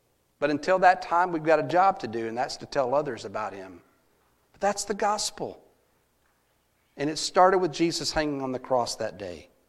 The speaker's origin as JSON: {"language": "English", "region": "Texas", "country": "United States", "said": "as we say in Texas, I'm as lost as a baseball in high grass."}